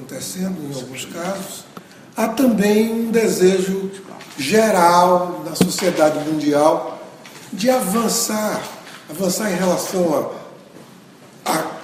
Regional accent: Salvador, Bahia, Brazil; eu sou da Bahia, não é? Quer dizer, de Salvador, uma cidade africana, né? Muito africana, com heranças importantíssimas da África, no plano da religião, da cultura.

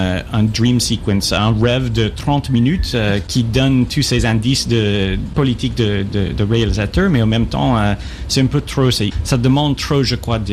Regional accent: United States; French is a second language; Il y a toujours des films comme ça chez nous aux États-Unis.

